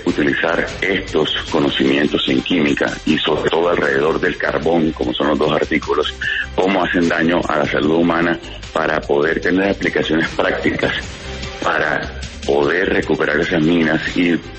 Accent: Barranquilla, Atlántico, Colombia; Ambos somos barranquilleros y hemos prácticamente crecido juntos.

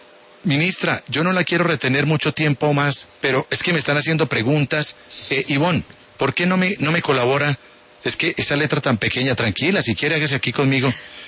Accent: Coffee Region, Colombia; born there; Mi tierra, yo nací allá.

